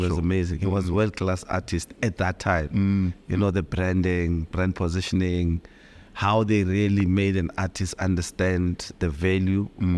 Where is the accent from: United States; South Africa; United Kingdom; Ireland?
South Africa; Gugulethu, Western Cape; born there; I was born in the Western Cape.